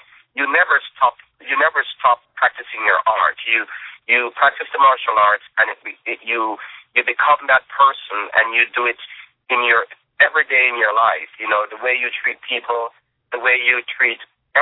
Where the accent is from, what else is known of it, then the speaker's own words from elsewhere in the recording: Jamaica; born there; I was born in Jamaica, and my grandfather is from China, Guangdong, China.